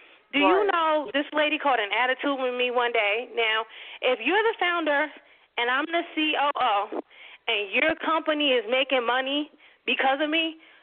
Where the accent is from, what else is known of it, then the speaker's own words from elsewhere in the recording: Georgia, United States; also born or lived in St. Louis; I have no sisters, and I grew up in Cobb County, Georgia, But I didn't stay long, and I've been so many states since then. I've lived all up and down the East Coast and in St. Louis.